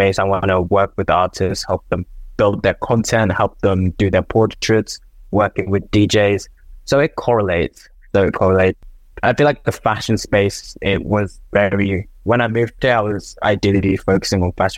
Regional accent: Nigeria; It was the first time I heard Afrobeats because I'm from Nigeria.

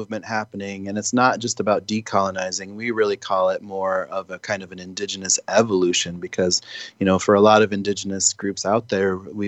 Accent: Pine Ridge, South Dakota, United States; born there; when I was born on Pine Ridge, 1974

